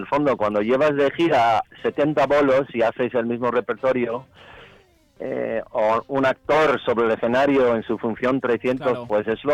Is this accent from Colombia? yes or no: no; United States; now in Spain; en mi adolescencia en Estados Unidos la radio estaba plagada de One Hit Wonders